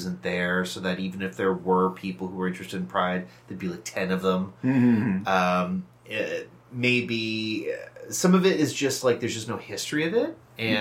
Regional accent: Burlington, Ontario, Canada; Like, I grew up in the Burlington area.

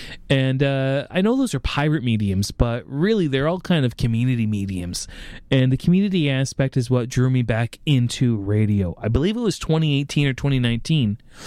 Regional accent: Port Alberni, British Columbia, Canada; Originally I was from Port Alberni, BC, so I moved to the big city of Nanaimo, and I didn't have a job.

